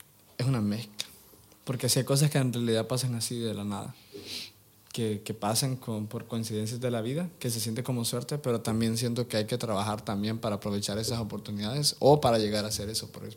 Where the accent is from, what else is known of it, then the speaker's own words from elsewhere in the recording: Honduras; Literalmente porque somos hondureños nos conocimos.